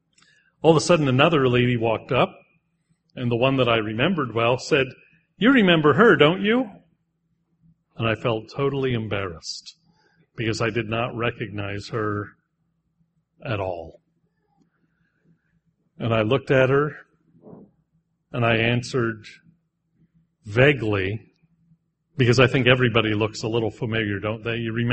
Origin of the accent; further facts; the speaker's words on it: Pennsylvania, United States; also born or lived in Missouri / Wisconsin / Texas / Delaware; I grew up in Northeast Pennsylvania, but then my family moved to Southeast Pennsylvania, then to Missouri, then back to Central Eastern Pennsylvania, then to Wisconsin, then to Texas, then to Delaware, then back to Pennsylvania.